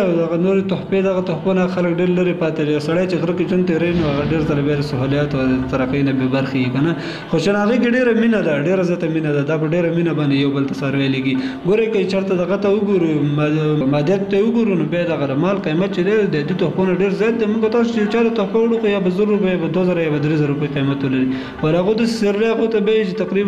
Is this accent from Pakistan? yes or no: no; Kunar, Afghanistan; زه اصلا د کونړ ولایت اوسیدونکی یم.